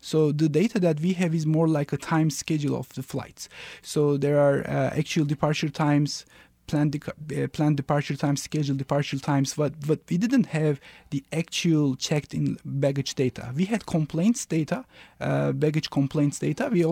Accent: Turkey; And also I try to go to my home country, Turkey, maybe once in every year.

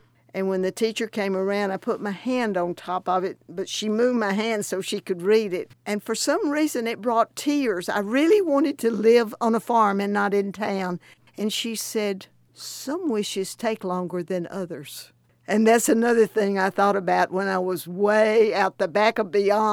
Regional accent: Alabama, United States; When I was a child growing up in Alabama, when I would say something that was preposterous or propose it, my mother would always say

